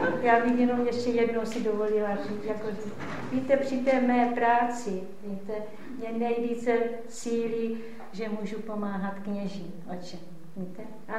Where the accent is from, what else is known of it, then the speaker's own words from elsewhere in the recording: Moravia, Czechia; protože jsem byla Praška, i když jsem z Moravy, prosím, jo, že jsem Praška